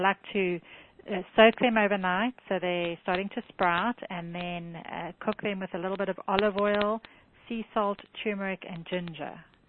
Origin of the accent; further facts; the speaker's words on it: South Africa; I grew up in South Africa